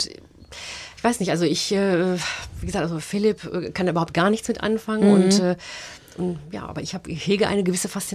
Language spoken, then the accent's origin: German; Germany; Wohingegen ich als Deutsche das immer irgendwie faszinierend fand.